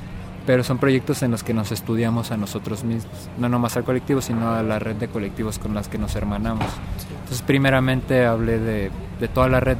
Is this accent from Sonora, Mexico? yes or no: no; Mexico City, Mexico; vengo de la ciudad monstruo, de la Ciudad de México